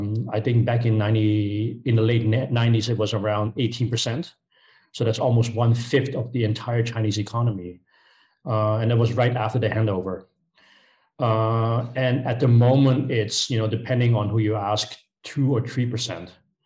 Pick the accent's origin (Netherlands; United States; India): Netherlands; Amsterdam, North Holland; also born or lived in Hong Kong; I was born and raised in Amsterdam, and I'm back in Amsterdam now. But for the last, I was in Hong Kong since 2010 until recently.